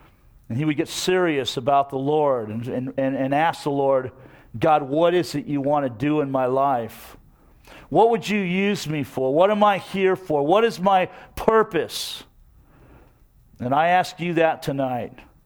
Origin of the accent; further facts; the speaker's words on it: Seattle, Washington, United States; They just told me they were actually up in my hometown of Seattle